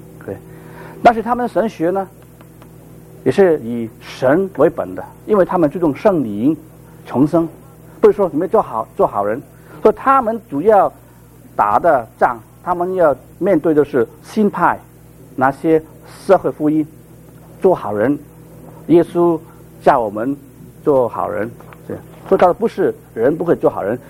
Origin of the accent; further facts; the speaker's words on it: China; 这是很符合我们中国人这个伦理的传统啊